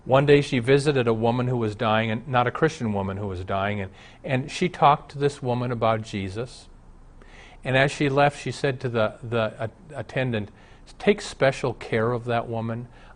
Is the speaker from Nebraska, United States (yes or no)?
yes; Omaha, Nebraska, United States; Like I said, I grew up in Omaha. Dad ran the racetrack.